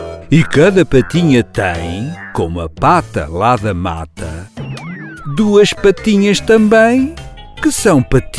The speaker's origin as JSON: {"language": "Portuguese", "country": "Portugal", "moved": "as an adult", "said": "pois como português, eu devia era estar atrás do balcão, a pesar cebola e batata e a cortar presunto"}